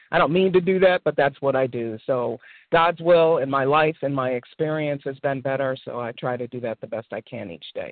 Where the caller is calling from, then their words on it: Connecticut, United States; I'm calling from Connecticut